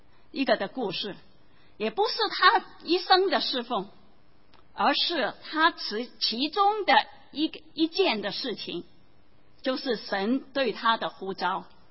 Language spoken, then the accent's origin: Chinese; Guangdong, China; Chinese is a second language; 我是广东人的话，所以讲的普通话讲得不好的话，你们请你们原谅。